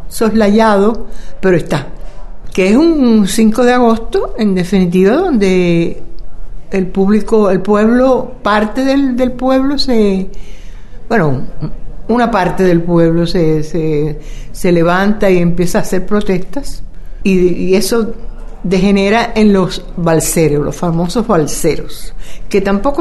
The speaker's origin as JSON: {"language": "Spanish", "country": "Cuba", "said": "en un momento crítico en mi país, en Cuba."}